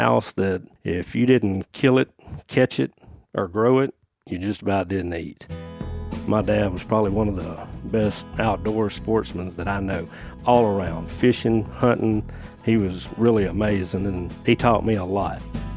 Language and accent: English; Arkansas, United States; also born or lived in North Louisiana; where I grew up in South Arkansas and North Louisiana, you did not see deer like that.